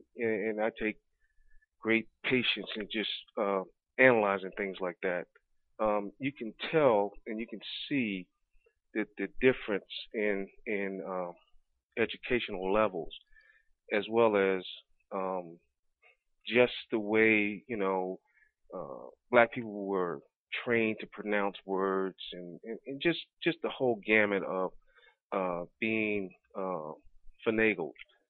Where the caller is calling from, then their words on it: Maryland, United States; Hey, good evening, gentlemen. … from Maryland.